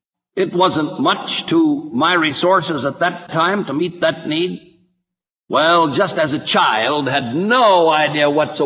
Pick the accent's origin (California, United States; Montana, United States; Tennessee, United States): California, United States; born or raised there